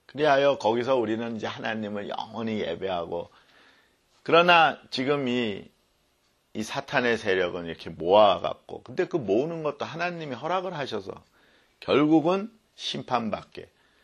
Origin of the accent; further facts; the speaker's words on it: South Korea; 이게 제가 한국에서 그 어릴 때 자라날 때 그 소리 많이 들었어요.